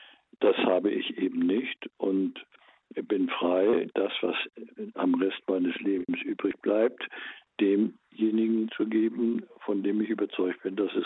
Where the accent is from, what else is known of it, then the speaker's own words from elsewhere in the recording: Hamburg, Germany; Ich bin ja in Hamburg groß geworden, in einer Diaspora-Gegend.